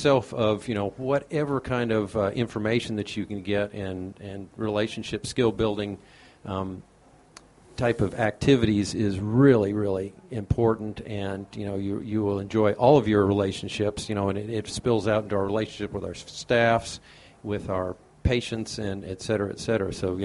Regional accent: Dalton, Georgia, United States; I'm a dentist from Dalton, Georgia.

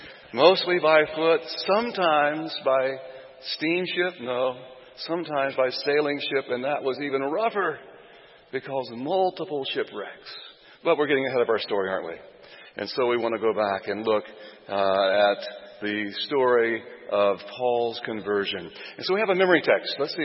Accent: Orlando, Florida, United States; born there; You see, I was born in Orlando a long time ago in the last century, actually the last millennium, right?

